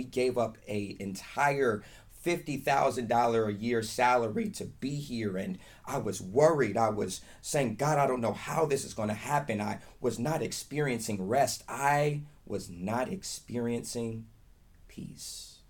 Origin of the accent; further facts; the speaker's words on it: Cincinnati, Ohio, United States; We come from Cincinnati, Ohio.